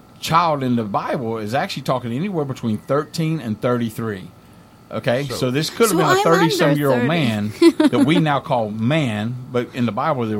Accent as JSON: {"language": "English", "region": "West Virginia", "country": "United States", "tie": "born or raised there", "said": "You know, I grew up, like I told you, I grew up poorly in West Virginia."}